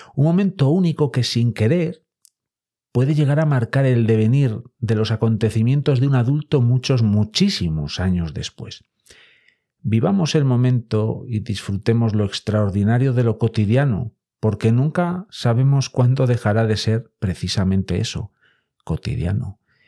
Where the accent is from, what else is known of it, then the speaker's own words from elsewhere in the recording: Boñar, Castile and León, Spain; De repente me vi en mi pueblo, en Boñar, en la montaña central leonesa